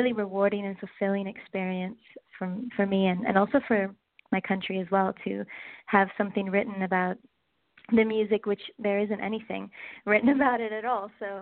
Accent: Cayman Islands; I'm from the Cayman Islands. I grew up there. My mom's from there. My dad is Lebanese.

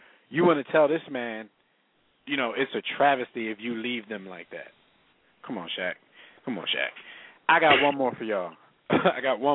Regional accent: Akron, Ohio, United States; I love Cleveland. I'm from Akron.

